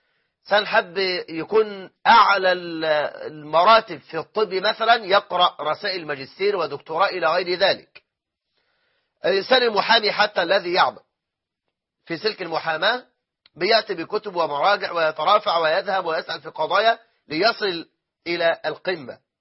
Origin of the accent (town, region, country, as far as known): Egypt